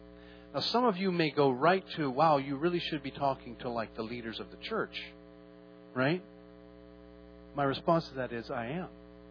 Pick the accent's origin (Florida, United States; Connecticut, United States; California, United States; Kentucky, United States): Florida, United States; Fort Lauderdale; But I grew up in South Florida, so I come by it naturally. I grew up in Fort Lauderdale, Florida.